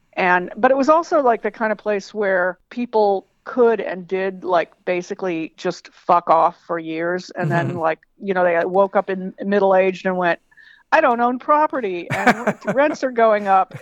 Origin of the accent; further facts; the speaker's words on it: San Diego, California, United States; I'm from San Diego.